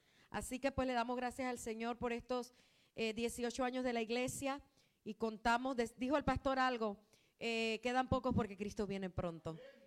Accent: Panama; soy de Panamá.

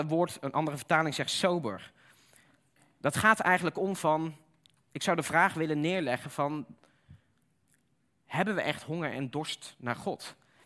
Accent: North Brabant, Netherlands; En ik ben opgegroeid in Brabant, je hoort het gelukkig niet meer, maar dat is een bepaalde accent

